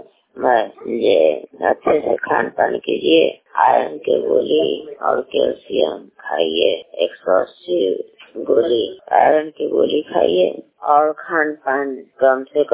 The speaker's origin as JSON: {"language": "Hindi", "country": "India", "said": "नयाना पंचायत की रहने वाली हूँ।"}